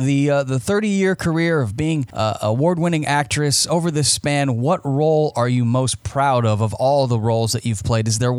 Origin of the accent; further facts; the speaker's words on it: Florida, United States; also born or lived in Lafayette, Indiana; I didn't grow up there, but I was born there. I really grew up in Florida, but I still have a lot of family there.